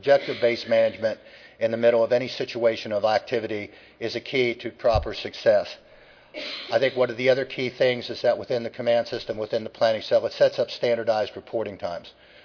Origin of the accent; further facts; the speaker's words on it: Florida, United States; I can offer a couple of statements. I am from Florida.